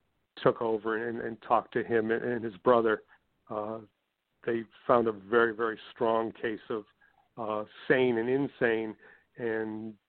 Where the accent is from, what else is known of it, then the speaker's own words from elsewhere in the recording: Genesee Junction, United States; and that's the devil at Genesee Junction. So it's my hometown.